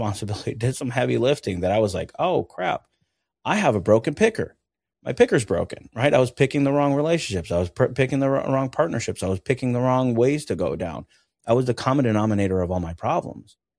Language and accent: English; Venezuela; moved away; I grew up, I'm originally from Venezuela.